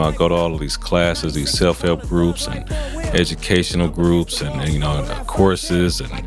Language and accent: English; Oakland, California, United States; I'm from East Oakland, California.